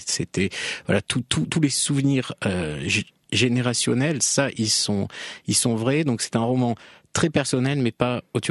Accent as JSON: {"language": "French", "region": "Provence-Alpes-Côte d'Azur", "country": "France", "tie": "born or raised there", "said": "d'écrire ce roman avec pour cadre la Côte d'Azur, parce que chaque fois que je retournais dans ma région natale, les gens me disaient « Ah, c'est formidable tes livres, mais quand est-ce que tu nous écris un roman qui se passe là-bas ? »"}